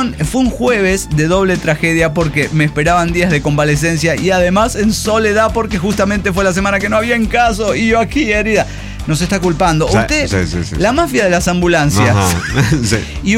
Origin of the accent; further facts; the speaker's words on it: Guadalajara, Jalisco, Mexico; ¡Que no soy chilango! ¡Soy tapatía!